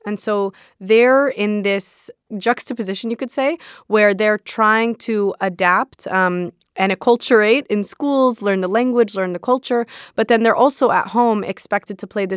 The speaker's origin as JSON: {"language": "English", "town": "San Diego", "region": "California", "country": "United States", "tie": "born or raised there", "said": "And I think that I grew up in San Diego my whole life."}